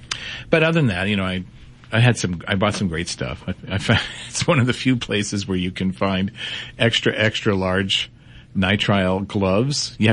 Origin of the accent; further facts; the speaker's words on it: Lawrence, Massachusetts, United States; In my hometown of Lawrence, Massachusetts.